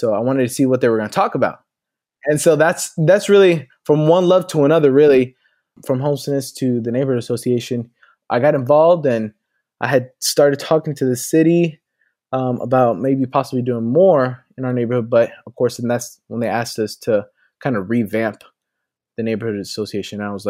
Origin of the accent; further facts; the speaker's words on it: Texas, United States; Originally, my family's from Puerto Rico. You know, we moved to the DFW area when I was 7. I was raised in the Hearst Euless Bedford area, did all my schooling there, left for Catholic seminary actually in 2012, and then came back in 2014